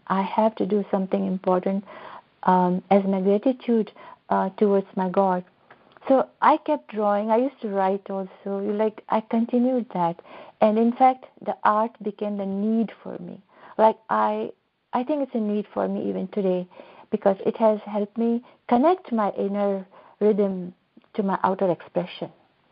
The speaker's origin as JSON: {"language": "English", "town": "Ajmer", "region": "Rajasthan", "country": "India", "tie": "born or raised there", "said": "I was born in Ajmer, Rajasthan, and my family has immigrated from Pakistan as refugees to Ajmer. And I was born in Free India in Ajmer."}